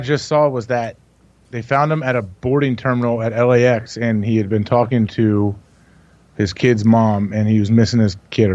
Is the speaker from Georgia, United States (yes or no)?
no; Centerville, Ohio, United States; also born or lived in Kettering; I guess technically I was born in a hospital in Kettering, but I'm from Centerville, Ohio.